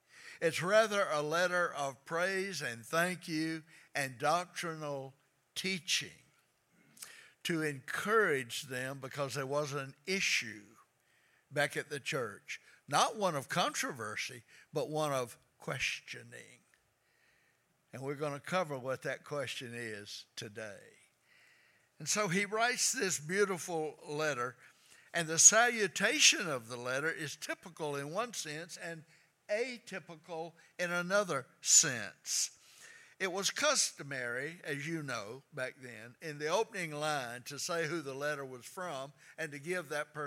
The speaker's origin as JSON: {"language": "English", "town": "Troy", "region": "Alabama", "country": "United States", "tie": "born or raised there", "said": "When my mom, when we grew up there in Troy, Alabama, mom had a group of close friends."}